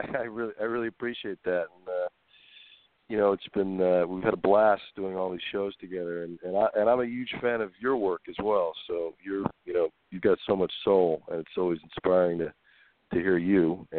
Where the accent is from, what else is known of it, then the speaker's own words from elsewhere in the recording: New Jersey, United States; now in Los Angeles, United States; It's a real trip, to come to L.A. I grew up in New Jersey, and I grew up as a kid watching, the original series and the reruns